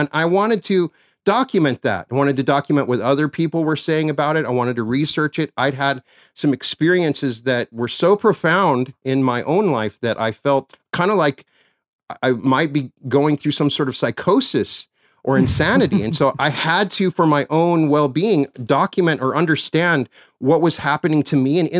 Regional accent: Cheyenne, Wyoming, United States; you played my hometown of Cheyenne, Wyoming in 2007.

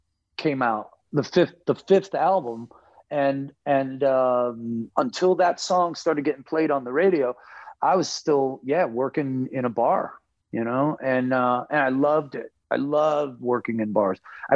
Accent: Buffalo, New York, United States; now in Los Angeles, United States; I grew up in Buffalo, lived there until my wife and I split up

